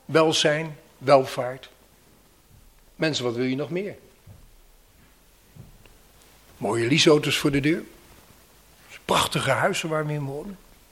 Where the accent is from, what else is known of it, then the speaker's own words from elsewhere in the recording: The Hague, South Holland, Netherlands; Ik heb er nog iets van meegekregen toen ik opgroeide in Den Haag.